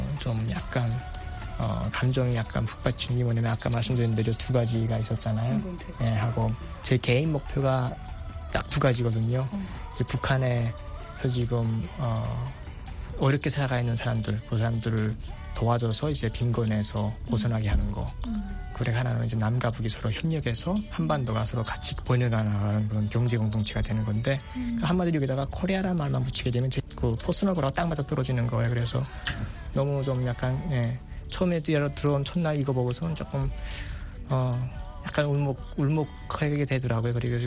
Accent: North Korea; 나는 내가 북한에서 왔다는 소리 안 했거든요.

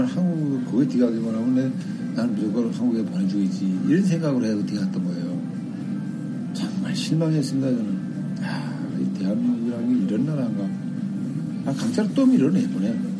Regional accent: North Korea; moved away; 그러니까 우리 탈북자들이 우리 북경 와서

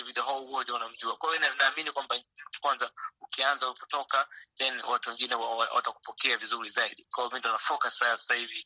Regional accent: Tanzania

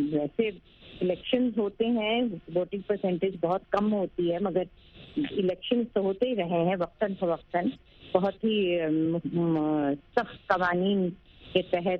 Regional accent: Jammu and Kashmir, India; born there; میں تو کشمیر ہی کی پیدائش ہوں, میرے تو جائے پیدائش کشمیر ہے, تو میرے لیے ایک ایموشنل لنک ہے بہت کشمیر.

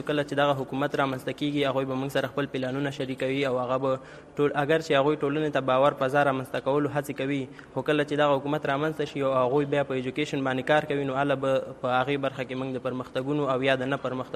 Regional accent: Afghanistan; او بیسیکلی زه د افغانستان یم

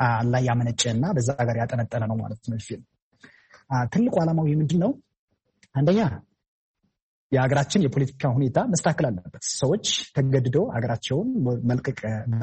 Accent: Amhara, Ethiopia; ያደኩት በሰሜን ማውንቴን በሰሜን ተራራዎች ብሔራዊ ፓርክ ውስጥ ነው። ራስ ዳሽን አካባቢ ማለት ነው። ወደ ጎንደር ጋ በልጅነቴ በጎች እየጠበኩ ከበጎች ጋር እየተጫወቱ በጫካ ላይ ዋሻ ውስጥ ያደርኩ ነው ያደኩት።

